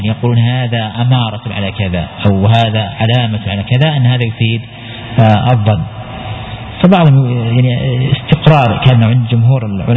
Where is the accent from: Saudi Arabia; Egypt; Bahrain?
Saudi Arabia; Al-Qassim; حتى عندنا مثلا، عندنا مثلا في القصيم